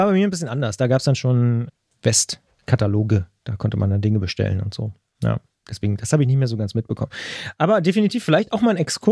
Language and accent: German; Brandenburg, Germany; also ich bin ja in der Nähe von Berlin aufgewachsen